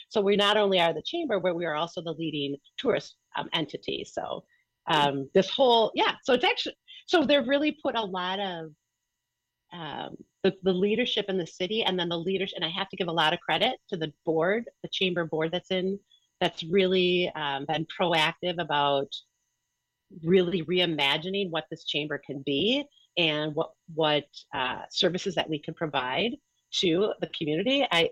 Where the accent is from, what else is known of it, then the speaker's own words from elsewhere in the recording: Milwaukee, Wisconsin, United States; now in Burlington, United States; No, I'm from Milwaukee.